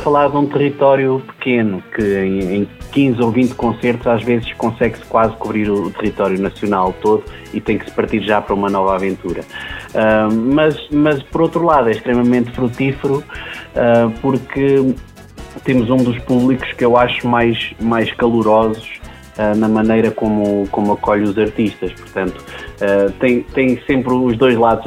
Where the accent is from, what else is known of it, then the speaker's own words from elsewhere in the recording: Coimbra, Portugal; Eu vivi toda a minha vida em Coimbra